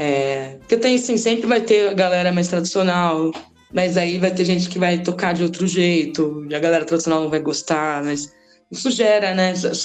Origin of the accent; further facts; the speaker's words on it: Rio de Janeiro, Brazil; Eu sou do Rio, então eu estudei na escola Portátil.